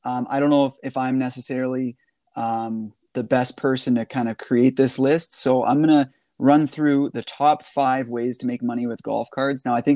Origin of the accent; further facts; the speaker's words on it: British Columbia, Canada; which is half an hour from where I grew up in BC on the West Coast